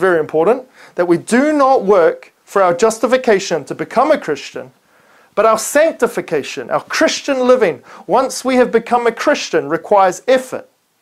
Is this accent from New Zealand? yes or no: yes; New Zealand; Being that I'm from New Zealand, I feel like a Lord of the Rings quote is necessary.